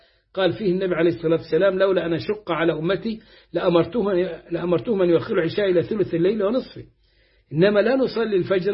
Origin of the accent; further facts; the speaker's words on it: Egypt; عندنا في مصر مثلا يقال الأذان قبل وقته